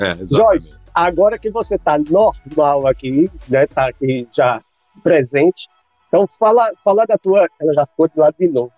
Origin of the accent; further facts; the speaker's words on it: Pernambuco, Brazil; eu sou de Pernambuco, como todo mundo já sabe